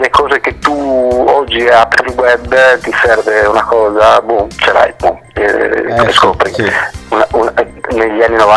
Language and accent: Italian; Chile; now in Italy; io sono cileno.